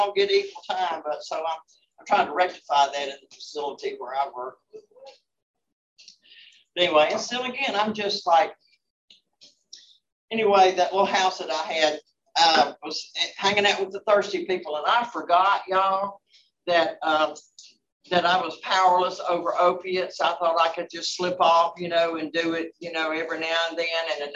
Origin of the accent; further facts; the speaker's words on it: Memphis, Tennessee, United States; and I grew up in Memphis. I knew where I was. I was at North Parkway and East Parkway at the Hop Inn.